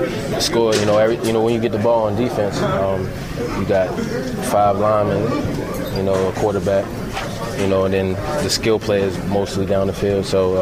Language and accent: English; Baltimore, Maryland, United States; just growing up around Baltimore, being a Ravens fan